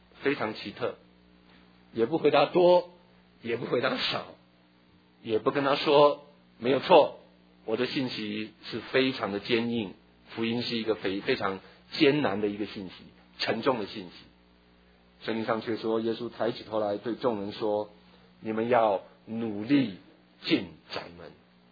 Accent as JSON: {"language": "Chinese", "country": "Taiwan", "tie": "born or raised there", "said": "我小时候在台湾的时候挤过，"}